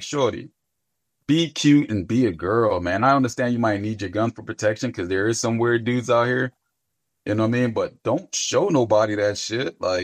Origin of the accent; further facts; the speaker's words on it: Philadelphia, Pennsylvania, United States; I grew up in Philly.